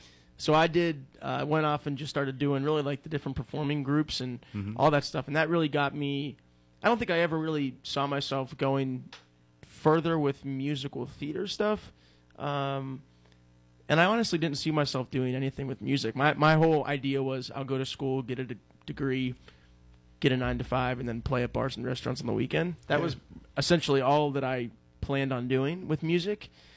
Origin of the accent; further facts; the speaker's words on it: Ross Township, Pennsylvania, United States; So I'm from the North Hills area, Ross okay. Township.